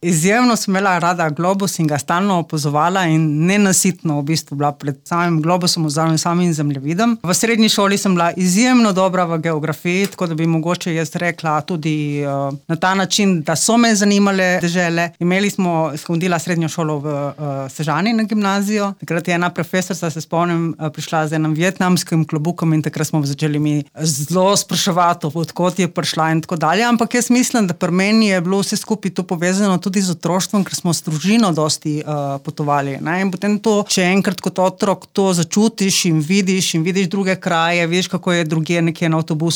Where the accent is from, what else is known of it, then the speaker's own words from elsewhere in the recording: Postojna, Littoral–Inner Carniola, Slovenia; Doma sem iz Postojne, preživela sem seveda otroštvo v Postojni od 4. leta naprej in nato sem po srednji šoli seveda šla študirati v Ljubljani in tam tudi seveda na neki način ostala